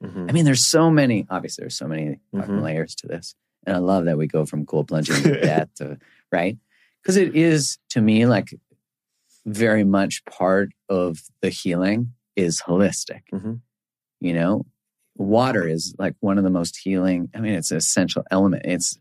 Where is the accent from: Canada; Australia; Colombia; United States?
Canada; I mean, I'm from Canada